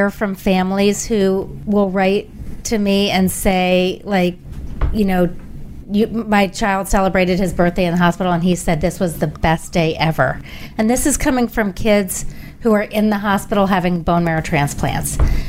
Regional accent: Washington, District of Columbia, United States; born there; I was born in Washington, D.C.

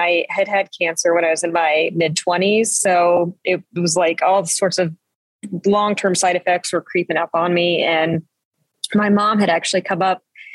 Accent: United States; my hometown, which is here. And this is also where my aunt's house was.

